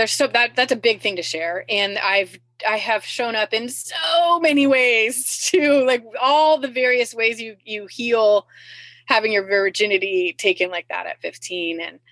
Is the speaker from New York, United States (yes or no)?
no; California, United States; And I grew up in Silicon Valley, so in a very fast-paced, very innovative, lots of opportunity.